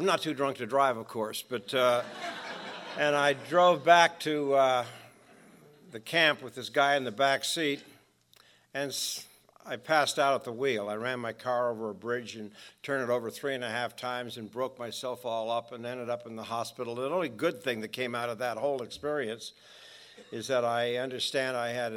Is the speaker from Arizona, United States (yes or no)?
no; Los Angeles, California, United States; when I was growing up in West Los Angeles